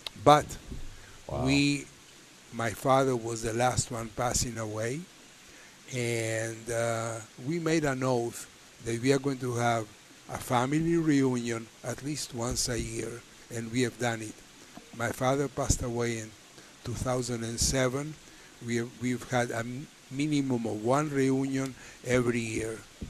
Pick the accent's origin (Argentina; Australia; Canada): Argentina; when I was a child growing up in Argentina